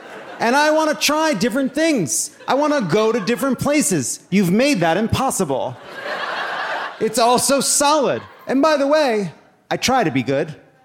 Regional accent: New York, United States; I'm not from here. I'm a Jew from Long Island.

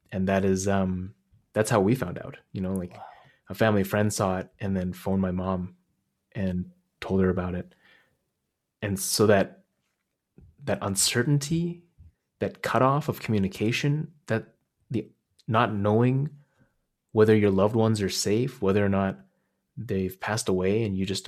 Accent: Khotan, Xinjiang, China; I went to my hometown, Khotan, which is this oasis city in the kind of like right on the edge of the desert.

